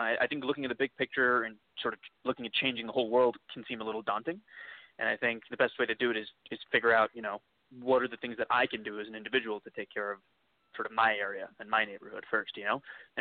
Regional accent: Kuwait; also born or lived in Mumbai, India; I'm originally from Mumbai, India. I was born there. And when I was three, I moved to the Middle East and growing up in Kuwait.

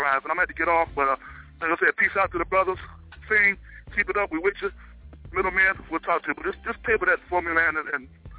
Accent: Mississippi, United States; I'm from the Mississippi Gulf Coast, 228, to like St. Reggie.

